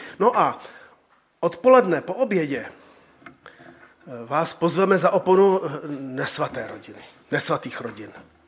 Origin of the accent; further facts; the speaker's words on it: Zlín, Zlín Region, Czechia; born there; now in Brno, Czechia; já narozen ve Zlíně a žijící v Brně a teď hold v Praze chvilku